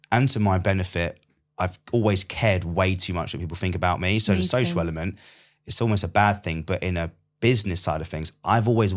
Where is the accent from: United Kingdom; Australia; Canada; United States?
United Kingdom; England; accent: Essex; I'm this English guy who speaks way too fast. And at the time, I think I had like a really Essexy sort of accent. So I was in Essex at the time.